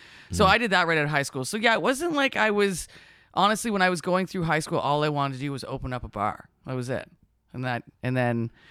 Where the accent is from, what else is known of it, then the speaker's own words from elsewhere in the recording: Russell, Ontario, Canada; Like, I'm from Russell. So what we did was we hung out in Russell in this parking lot.